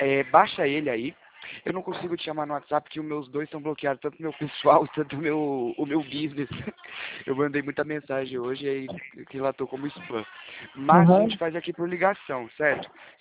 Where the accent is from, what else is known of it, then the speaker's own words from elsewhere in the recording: Leme, São Paulo, Brazil; Sou aqui de Leme, cara.